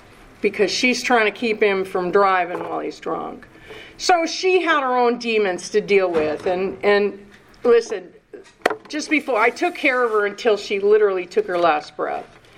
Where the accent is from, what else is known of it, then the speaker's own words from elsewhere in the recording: Pacific Northwest, United States; So I'm from the Pacific Northwest, so I am prepared for any kind of weather at any moment.